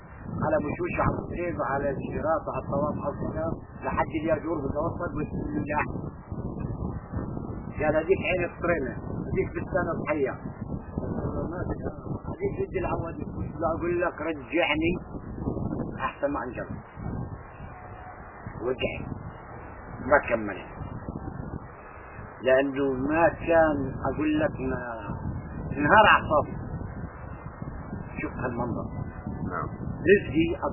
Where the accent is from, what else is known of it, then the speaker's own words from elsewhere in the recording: Palestine; بس أنا فلسطيني، عربي فلسطيني من نكبة 48.